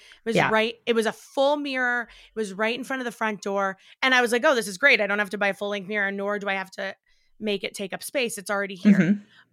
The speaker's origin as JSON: {"language": "English", "country": "Ireland", "said": "I'm Irish. I'm not a celebrity. I'm just Irish."}